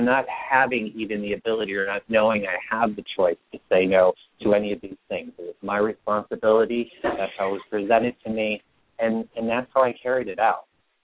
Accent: Midwest, United States; And my particular case, I grew up, like you, I grew up in the Midwest.

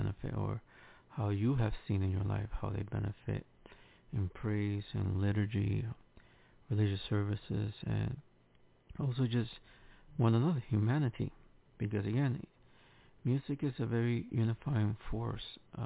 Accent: Bronx, New York, United States; I could say firsthand in the Bronx, growing up there, and seeing how music, hip-hop, salsa, and things like that gather the community.

